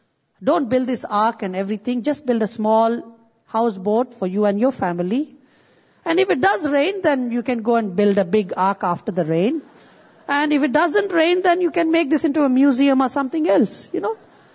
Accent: India; I want to tell you, I come from India.

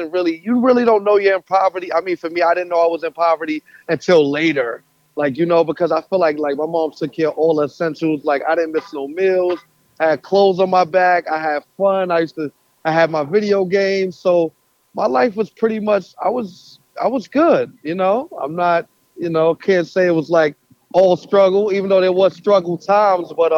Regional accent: Queensbridge, New York, United States; So basically, I grew up in Queensbridge, New York.

